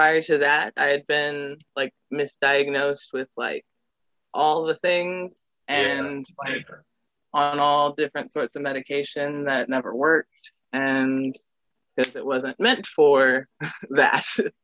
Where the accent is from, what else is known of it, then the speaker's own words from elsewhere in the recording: Indianapolis, Indiana, United States; I'm from Indianapolis, Indiana.